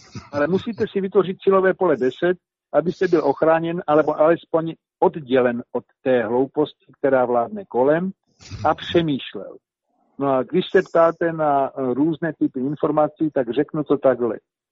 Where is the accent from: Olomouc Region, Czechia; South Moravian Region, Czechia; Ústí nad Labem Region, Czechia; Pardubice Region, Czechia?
South Moravian Region, Czechia; Brno; A jelikož jsem se sám narodil v Brně, SU Brňák.